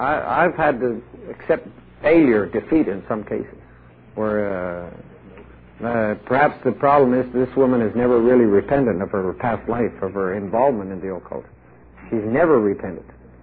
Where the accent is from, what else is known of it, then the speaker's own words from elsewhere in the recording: Colombia; English is a second language; now in United States; See, I grew up in Latin America. We were persecuted by the Catholic Church in Colombia.